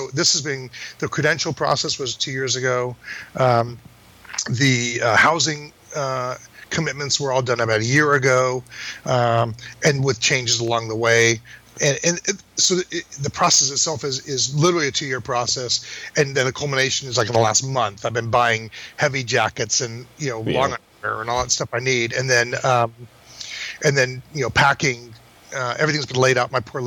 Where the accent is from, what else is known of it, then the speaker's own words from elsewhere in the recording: California, United States; I'm from California. Like I'm in shorts and t-shirts.